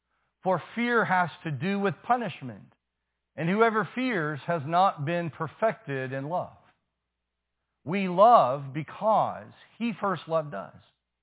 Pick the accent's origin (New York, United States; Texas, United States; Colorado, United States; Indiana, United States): Texas, United States; San Antonio; Church I grew up around in San Antonio served pizza and Coca-Cola for the Lord's Supper to make it more relevant to young people.